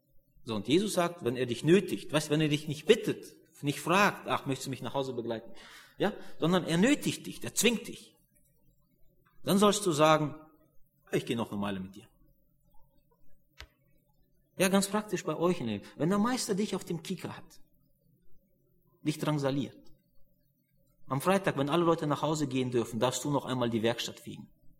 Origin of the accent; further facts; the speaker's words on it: North Germany, Germany; Bei uns in Norddeutschland wird er oft gebraucht.